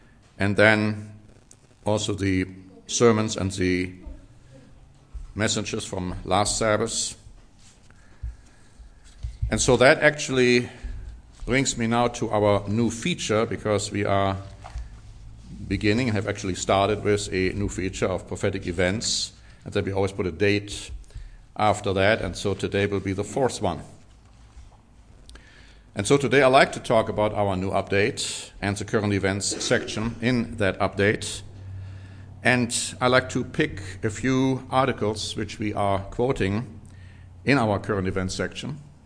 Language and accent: English; Germany; You see, when I grew up in Germany, and all these years having had close contact with German friends, relatives, brethren, Germany has been deeply pacifistic overall.